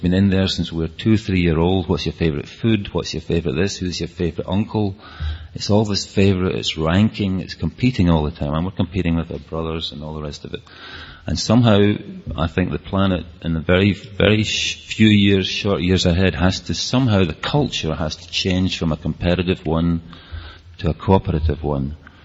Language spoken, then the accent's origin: English; Scotland, United Kingdom; accent: Scottish; Am I talking too fast, by the way, with my Scottish accent? Are you all managing to follow?